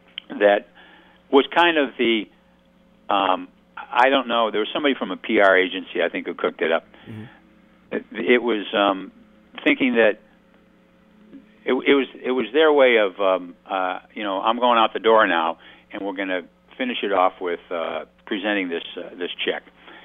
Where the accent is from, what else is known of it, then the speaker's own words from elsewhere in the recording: Detroit, Michigan, United States; I said, I grew up outside of Detroit.